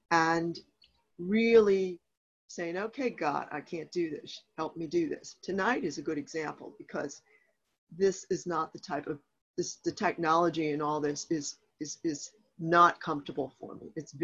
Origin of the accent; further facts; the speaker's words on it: Richmond, Virginia, United States; not enough people in my area, I'm in from Richmond, Virginia, wanted to work HAO.